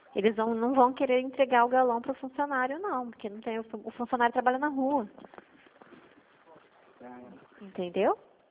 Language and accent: Portuguese; Araçatuba, São Paulo, Brazil; eu sou de Araçatuba